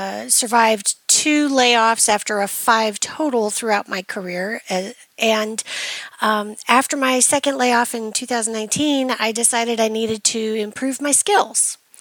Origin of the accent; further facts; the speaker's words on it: Silicon Valley, California, United States; moved away as an adult; also born or lived in New York City; now in Nashville, United States; Well, I am actually from Silicon Valley, so I've always had a respect for technology. Born and raised there, and in my 30s, I moved to New York City, where I lived for a decade